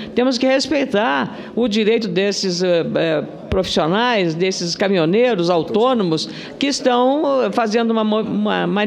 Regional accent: Rio Grande do Sul, Brazil; e eu sou do Rio Grande do Sul

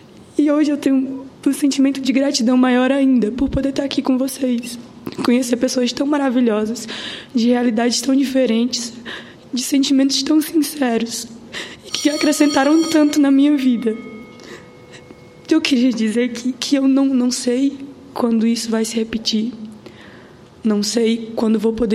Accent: Piauí, Brazil; E eu fico muito feliz de ter saído lá da minha cidade, no interior do Piauí, que fica a mais de 400 quilômetros da capital, uma cidadezinha pequena

